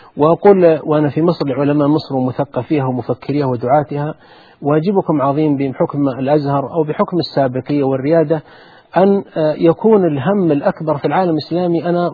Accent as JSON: {"language": "Arabic", "country": "Saudi Arabia", "said": "عندنا في السعودية يقول"}